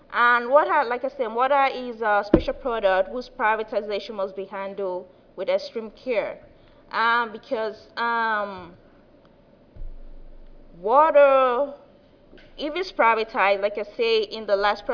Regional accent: Nigeria; I'm from Nigeria

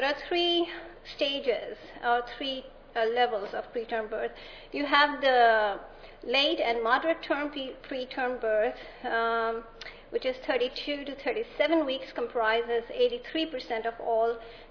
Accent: Pakistan; my home country, Pakistan, is also there, as always.

